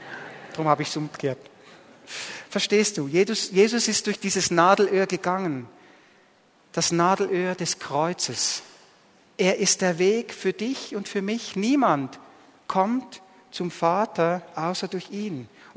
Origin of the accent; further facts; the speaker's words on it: Switzerland; Auch für uns als Schweizer gehören wir doch zu den reichsten Nationen der Welt.